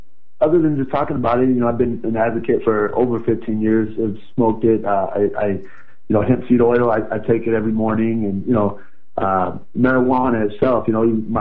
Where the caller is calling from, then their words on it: Fontana, California, United States; Fontana out here in California.